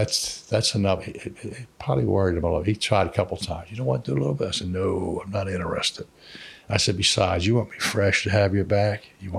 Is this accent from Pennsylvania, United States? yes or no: yes; Holmesburg, Pennsylvania, United States; I'm from Holmesburg.